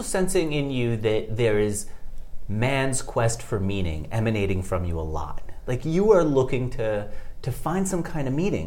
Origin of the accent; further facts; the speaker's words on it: United States; Now, as an American, that made me feel uncomfortable